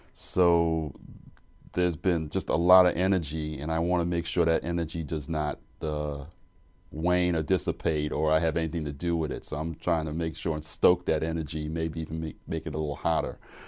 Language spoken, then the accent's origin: English; Brooklyn, New York, United States; I was double vaccinated back in the spring with the Pfizer vaccine for my hometown, Brooklyn, New York.